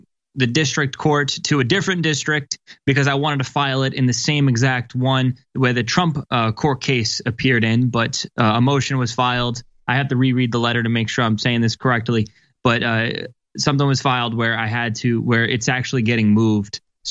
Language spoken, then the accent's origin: English; Staten Island, New York, United States; I'm from Staten Island.